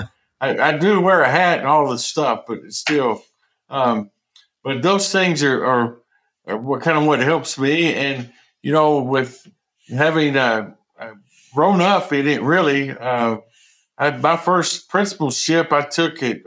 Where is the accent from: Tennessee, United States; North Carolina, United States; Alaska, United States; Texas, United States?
Texas, United States; Colorado City; And then there was an elementary principal job in my hometown, Colorado City, Colorado ISD.